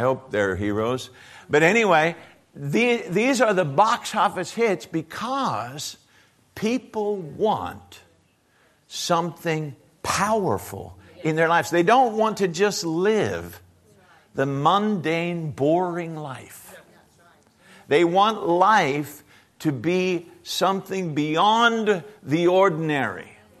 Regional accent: United States; And growing up in America, I'm American, by the way.

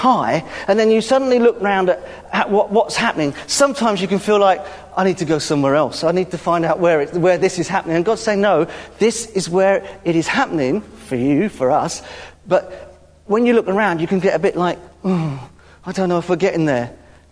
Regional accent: England, United Kingdom; And that really gets us in here as English people, because we don't do that sort of thing. The English culture is to be a little bit sarcastic

